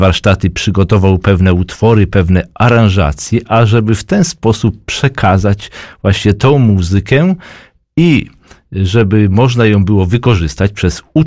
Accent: Łódź Voivodeship, Poland; Zresztą drogę tą znam bardzo dobrze, jako że pochodzę z tych terenów

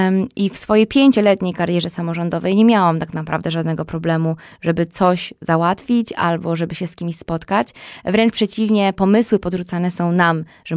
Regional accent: Pułtusk, Masovian Voivodeship, Poland; Ja pochodzę z Pułtuska

